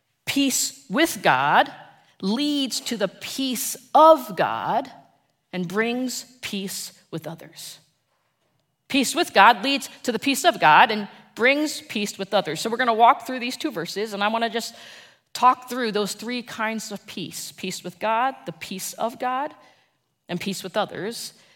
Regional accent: New Jersey, United States; And if you are from Ohio, I am so sorry. I'm from New Jersey. We're in the same boat.

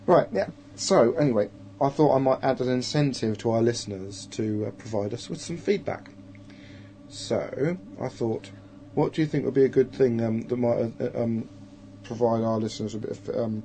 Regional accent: United Kingdom; Do we go around being British people saying Americans shouldn't call Thanksgiving as something they celebrate and things like that?

